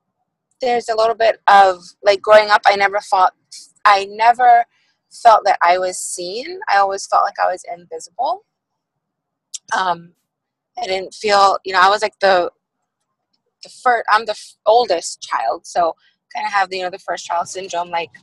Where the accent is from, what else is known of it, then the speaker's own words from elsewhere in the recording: Cayman Islands; I am from the Cayman Islands. So I was born and raised in the islands. And I went away to school